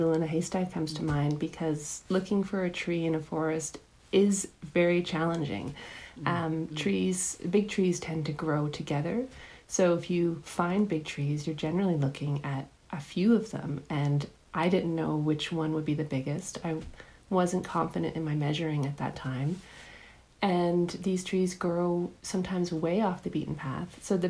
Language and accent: English; Surrey, British Columbia, Canada; So I grew up in Surrey outside of Vancouver